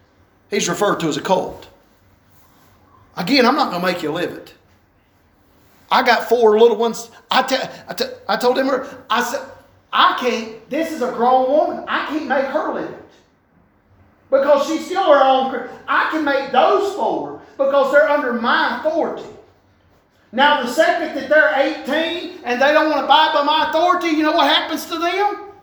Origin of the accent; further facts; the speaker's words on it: the South, United States; That would be really hard for me because I'm from the South and we like to eat.